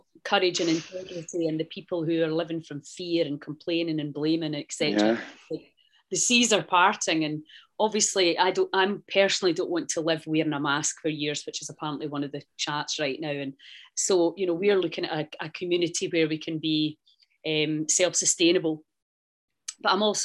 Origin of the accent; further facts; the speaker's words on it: United Kingdom; Sorry about being British, is our sense of humour, I believe, still is like second to none.